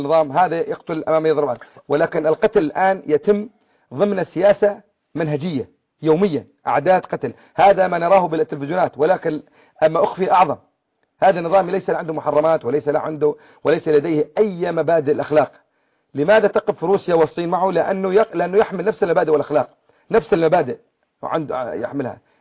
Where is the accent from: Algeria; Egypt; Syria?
Syria; احنا كلنا سوريين وتحت الوطنية السورية كلنا